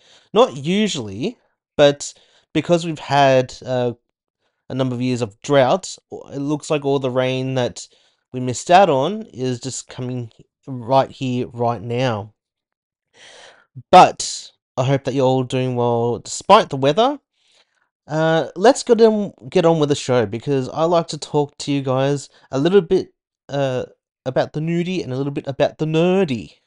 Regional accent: Australia; especially those, in my home country of Australia.

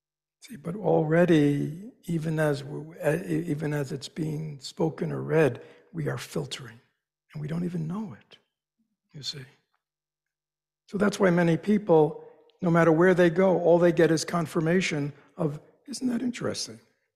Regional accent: United States; I'm an American, right? I should have a flag up here.

